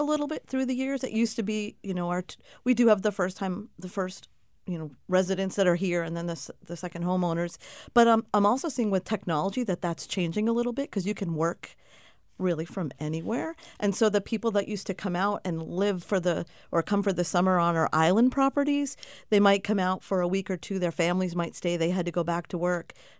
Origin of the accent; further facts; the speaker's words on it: Guilford, United States; also born or lived in Alaska / California; I was born and raised in Guilford. I went to school in Guilford. I thought that things would be bigger and brighter out in other areas. I moved to Alaska, and I lived in California.